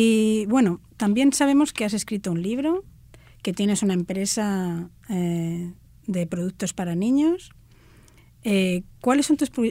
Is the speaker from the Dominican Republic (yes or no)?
no; Spain; accent: Spanish; sacamos nuestro acento a pasear, nuestro acento español